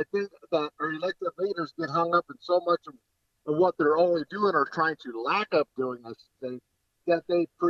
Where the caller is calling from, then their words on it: Grand Forks, North Dakota, United States; Actually, I'm calling from Grand Forks right now.